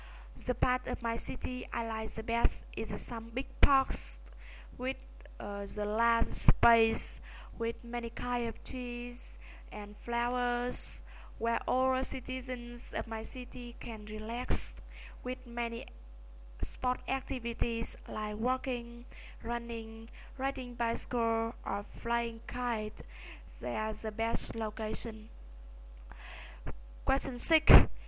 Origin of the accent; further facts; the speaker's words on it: Thanh Hoa, Vietnam; English is a second language; The famous place in my hometown is Hàm Rồng Bridge. It is a famous bridge in Vietnam history, and it is also history witness of Vietnam.